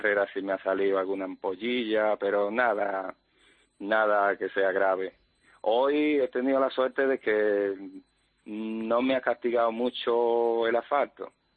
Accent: Nerja, Andalusia, Spain; Desde el puerto de Málaga, el Muelle 1, hasta el Balcón de Europa de Neja, aquí de mi pueblo.

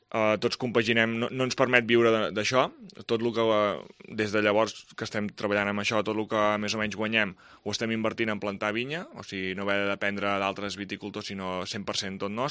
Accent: Catalonia, Spain; nosaltres som del Baix Penedès, vull dir, el Baix Penedès és aquella terra de ningú

